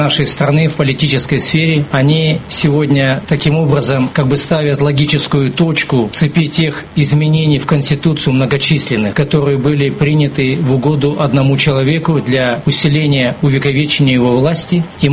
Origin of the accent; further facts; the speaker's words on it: Kazakhstan; Теперь будут смеяться над тем, что мы из Казахстана.